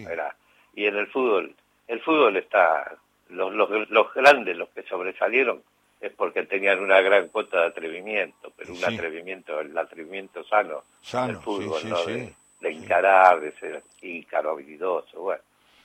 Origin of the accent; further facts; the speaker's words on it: Argentina; Que nos volvamos a unir como verdaderos argentinos